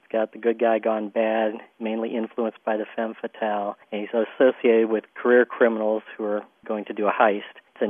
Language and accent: English; Apex, North Carolina, United States; I'm from Apex, North Carolina.